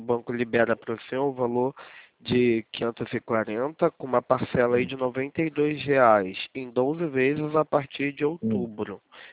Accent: Rio de Janeiro, Brazil; Eu sou daí de Padre Miguel, do ladinho do senhor. Eu trabalho aqui no centro do Rio, mas moro aí em Padre Miguel, do ladinho.

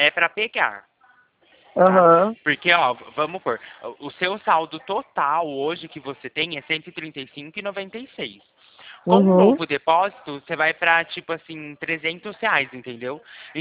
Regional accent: Limeira, São Paulo, Brazil; Eu sou daqui de Limeira.

